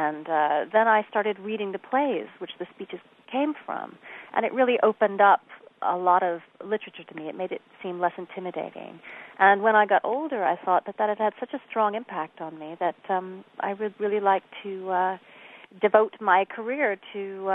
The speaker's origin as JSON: {"language": "English", "town": "New York City", "region": "New York", "country": "United States", "tie": "born or raised there", "also_born_or_lived": "London, United Kingdom", "said": "I was raised in New York City, partly in New York City and partly in London."}